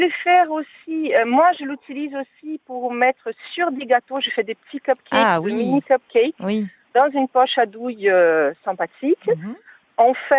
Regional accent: Brazil; French is a second language; mais je suis brésilienne

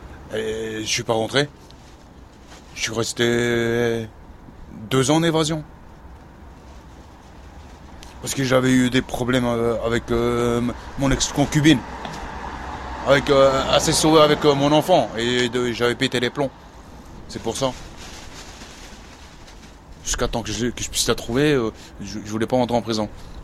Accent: Lille, Hauts-de-France, France; De Lille. Je suis du Nord. Je suis parti de Lille, je suis parti sur Paris. J'ai habité à Paris.

